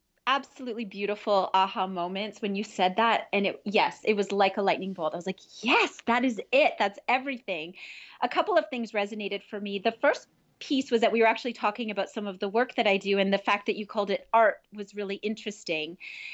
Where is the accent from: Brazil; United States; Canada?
Canada; Ontario; I grew up in Northern Ontario